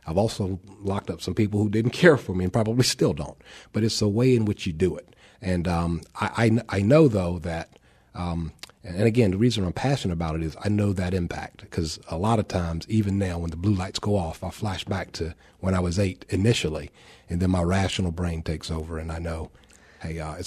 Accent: Roanoke Rapids, North Carolina, United States; my dad was arrested by the cops in Roanoke Rapids, North Carolina, my hometown.

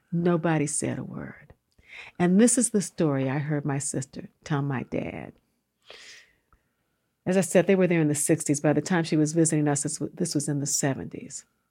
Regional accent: Washington, District of Columbia, United States; I grew up in Washington, D.C., the youngest of five children.

